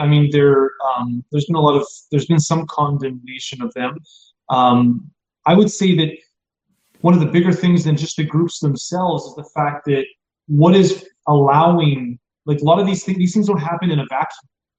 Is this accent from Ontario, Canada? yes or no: no; Saskatoon, Saskatchewan, Canada; in Saskatoon, my hometown, where I still am, you know, situated